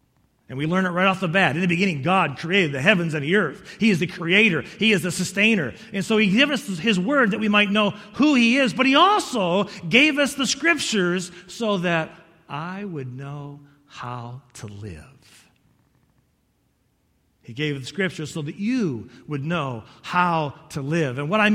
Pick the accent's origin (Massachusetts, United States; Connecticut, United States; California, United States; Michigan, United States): Michigan, United States; Fremont; born there; In fact, I was born in Fremont, Michigan.